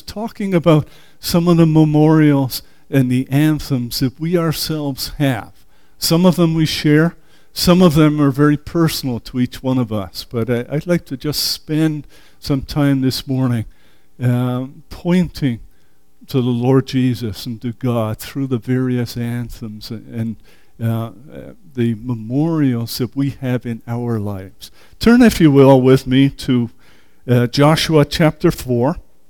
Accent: England, United Kingdom; moved away; I'm from England. He came from England. My parents came, and we took them up to the mountains

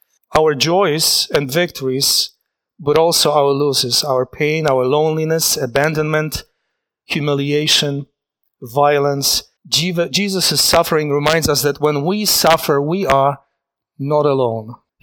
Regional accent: Poland; moved away as an adult; my wife and I, we were born in Poland. We grew up in Poland. We got married in 88. And how 6 months later, we decided to leave Poland.

